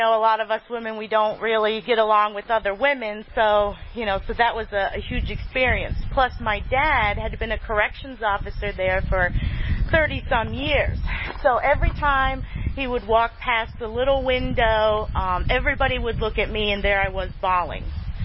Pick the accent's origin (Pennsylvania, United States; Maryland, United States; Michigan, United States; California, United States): Pennsylvania, United States; Lock Haven; So qualifying myself, I grew up in Lock Haven. It's my favorite statement. Grew up in Lock Haven, and my family was a really good family.